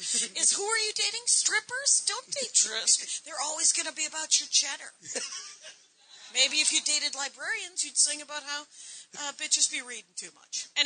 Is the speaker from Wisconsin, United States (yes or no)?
yes; South Milwaukee, Wisconsin, United States; I wasn't just fully formed like Venus coming out of a seashell in Lake Michigan. Because I'm from Wisconsin.